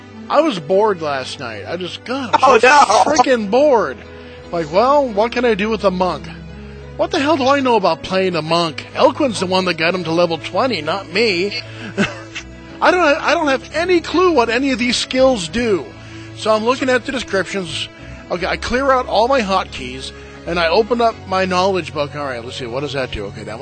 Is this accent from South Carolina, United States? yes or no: no; New Hampshire, United States; I grew up in New Hampshire, and the way that our school superintendent used to run it